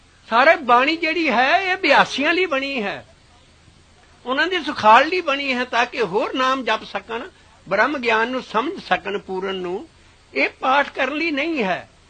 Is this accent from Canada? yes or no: no; Punjab, India; ਕਿਉਂਕਿ ਮੈਂ ਬਾਂਗਰ ਦਾ ਰਹਿਣ ਵਾਲਾ, ਉਧਰ ਬਾਬੇ ਬਕਾਲੇ ਦੇ ਲਾਗੇ